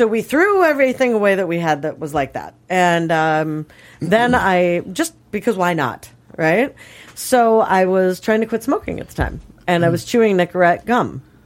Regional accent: Minnesota, United States; Because when they found out I was from Minnesota, when was the last time you were there?

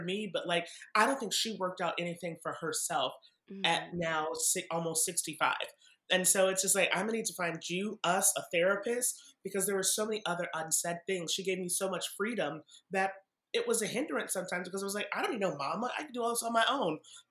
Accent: Massachusetts, United States; I grew up in Massachusetts.

